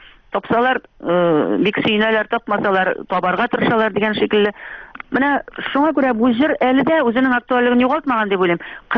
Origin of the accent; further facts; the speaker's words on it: Bashkortostan, Russia; Башкортстанга туган авылыма кайттым. Менә мин авылымда үемнән торып сөйләшәм сезнең белән.